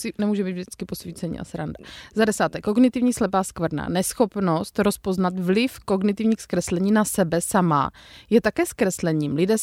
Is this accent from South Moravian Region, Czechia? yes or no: yes; Brno, South Moravian Region, Czechia; Jako Mišuňk, to se říká u nás v Brně